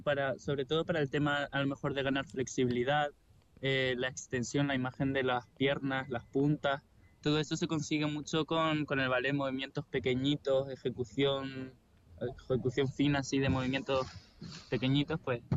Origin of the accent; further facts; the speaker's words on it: Canary Islands, Spain; como buen canario que soy, la playa.